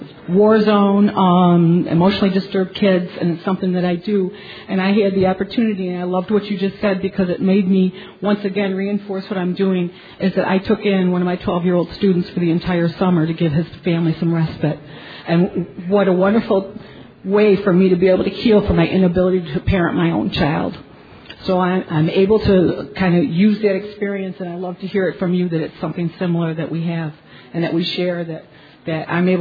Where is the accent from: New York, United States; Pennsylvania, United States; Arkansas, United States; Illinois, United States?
New York, United States; Rochester; And I'm from Rochester, New York, Northern New York region.